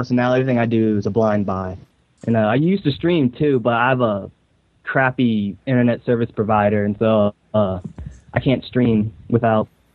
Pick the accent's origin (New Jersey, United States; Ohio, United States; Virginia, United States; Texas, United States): Virginia, United States; Mount Crawford; Mount Crawford, Virginia.